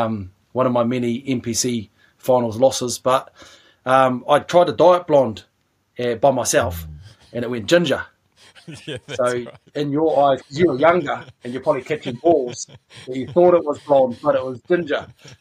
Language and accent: English; Upper Hutt, Wellington, New Zealand; also born or lived in Naenae; So I was born in Nainai, which is in Wellington, and then I moved to Upper Hutt when I was five